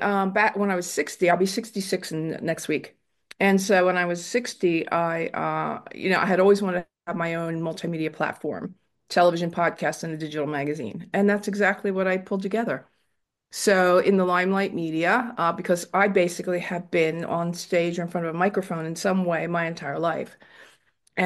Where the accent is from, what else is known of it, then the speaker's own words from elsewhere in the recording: Philadelphia, Pennsylvania, United States; born there; now in Phoenix, United States; Well, I live in Phoenix, Arizona, but I was born in Philadelphia.